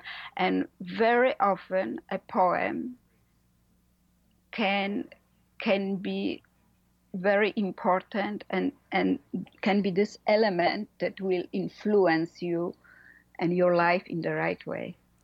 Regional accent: Poland; English is a second language; now in United States; I grew up in Poland, but I emigrated to the States, 30 years ago. So basically, I am American citizen, and now I've been living here.

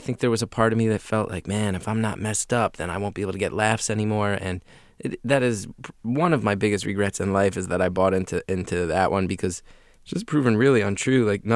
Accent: New Jersey, United States; And, you know, being Irish Catholics from North Jersey, my mom also just never followed up.

